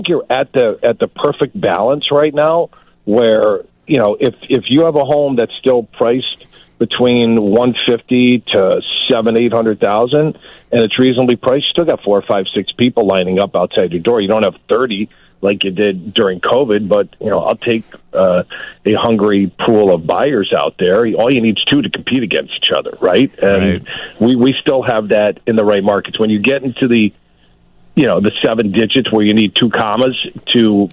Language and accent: English; New York, United States; it is Florida because I'm from New York, and that's the proper way to say it, Bob.